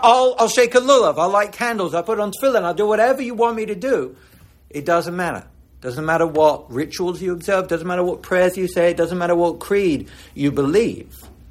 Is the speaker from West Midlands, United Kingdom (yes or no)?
no; London, United Kingdom; I grew up in Europe, in London, where I had encounters with anti-Semitism all the time.